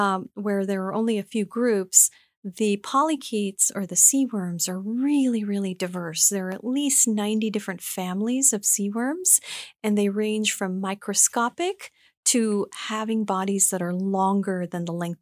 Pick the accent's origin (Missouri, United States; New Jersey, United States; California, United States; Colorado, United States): Colorado, United States; which is what I grew up in Western Colorado at Colorado Mesa University